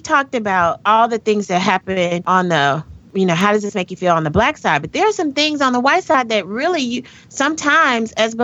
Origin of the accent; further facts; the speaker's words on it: the South, United States; probably shouldn't use the word y'all, but I'm from the South.